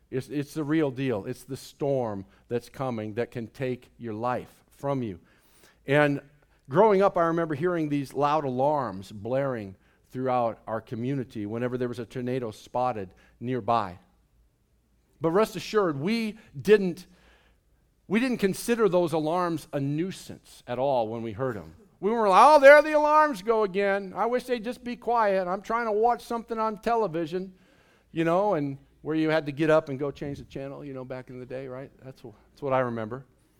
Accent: Midwest, United States; I grew up in the Midwest. We had tornadoes.

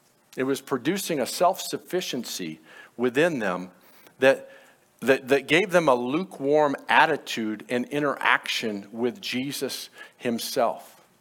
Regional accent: United States; I'm an American, so we get sick with anything, right?

